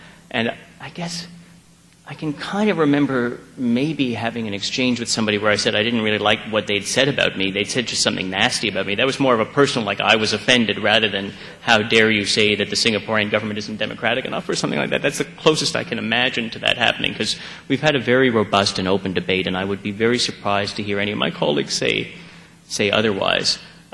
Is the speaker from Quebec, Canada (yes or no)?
yes; Montreal, Quebec, Canada; I mean, yes, we could open it here in Montreal. I use it as an example because it's my hometown.